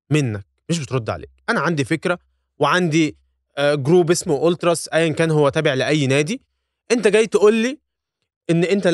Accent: Egypt; فكرة الألترس عندنا في مصر

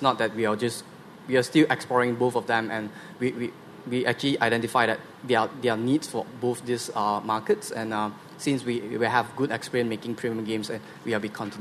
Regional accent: Malaysia; I'm from Malaysia.

